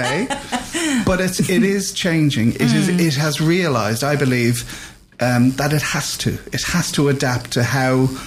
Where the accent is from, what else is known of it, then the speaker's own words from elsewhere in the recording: Ireland; even though I am Irish